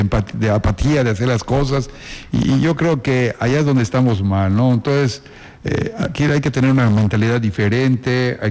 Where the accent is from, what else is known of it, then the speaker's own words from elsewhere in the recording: Mexico; Porque somos mexicanos